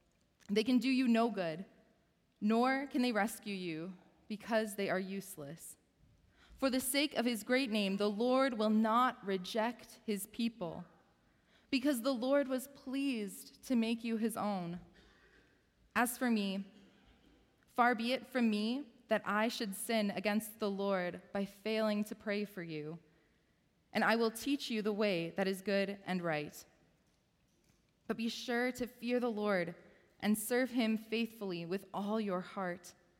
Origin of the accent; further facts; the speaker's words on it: Edmonton, Alberta, Canada; I'm originally from Edmonton, Alberta.